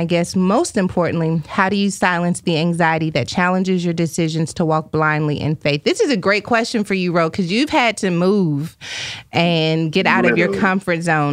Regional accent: California, United States; I was also born and raised in the Bay, where I reside to this day. The Bay Area is home.

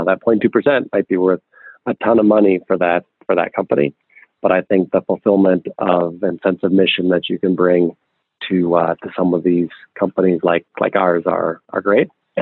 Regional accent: Minnesota, United States; now in California, United States; I live in California, spend time here now, but I grew up in Minnesota.

